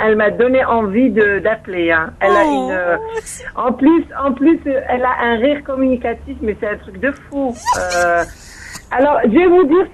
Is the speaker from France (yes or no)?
no; Algeria; moi je suis algérienne